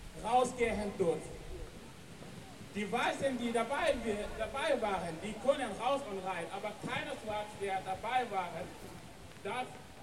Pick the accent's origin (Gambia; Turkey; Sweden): Gambia; German is a second language; now in Germany; ich komme aus Gambia. Bin ich seit Ende 2014 hier.